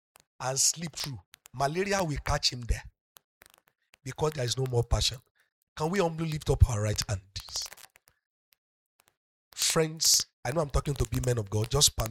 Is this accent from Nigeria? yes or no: yes; Nigeria; first language Yoruba; English is a second language; excuse me sir I'm a Yoruba guy when the work has finished English will say it's play that remain abi but let me speak my mother language